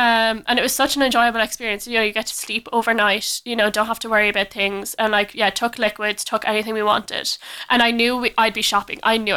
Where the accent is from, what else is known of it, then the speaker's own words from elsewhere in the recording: Wexford, Leinster, Ireland; So, yeah, we went over and I'm from Wexford originally.